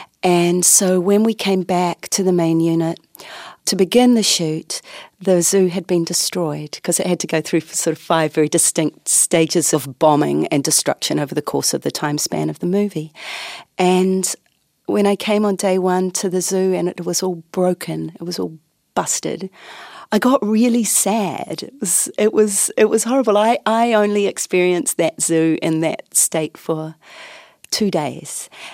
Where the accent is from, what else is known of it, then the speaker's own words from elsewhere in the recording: New Zealand; because I come from New Zealand, you know, I come from the bottom of the world